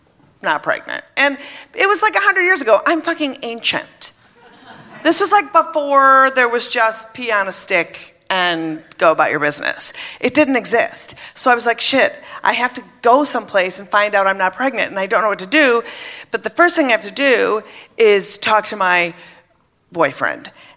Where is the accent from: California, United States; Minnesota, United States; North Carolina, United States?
Minnesota, United States; I was brought up in Minnesota, Catholic, thank you, and 16.